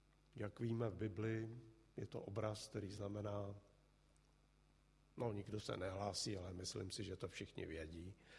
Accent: Prague, Czechia; Já si vzpomínám, když jako kluk jsem tamhle na Vinohradech viděl takový malý krámek

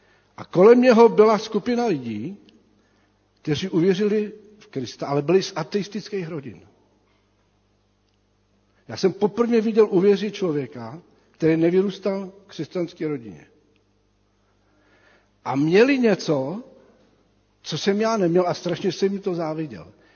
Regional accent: České Budějovice, South Bohemian Region, Czechia; moved away as an adult; Jako student jsem přijel z Českých Budějovic do Prahy

